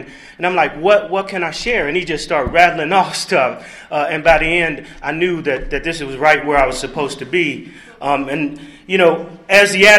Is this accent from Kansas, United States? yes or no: no; Cincinnati, Ohio, United States; When I was real young, I was back in Cincinnati. I grew up in Cincinnati, and I had two older sisters and one younger sister